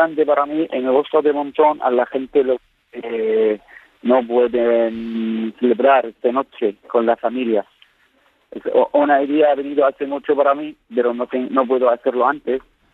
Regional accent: Syria; Bueno, en Siria no tenemos casa ahora, no tenemos nada... No podemos volver en el momento.

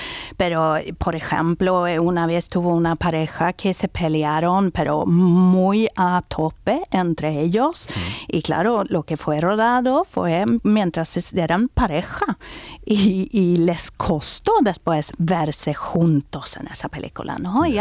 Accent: Sweden; Spanish is a second language; Es que yo, como soy sueca, a veces, ¿sabes? Los idiomas mezclo mucho.

